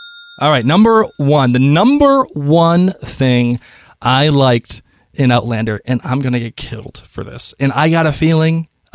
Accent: Boston, Massachusetts, United States; I'm from Boston. I can do that.

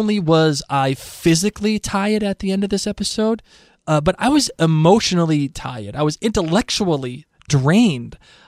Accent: Massachusetts, United States; accent: Boston; Listen, I'm from Massachusetts first, so I have a Boston accent. So I'm not from Rhode Island

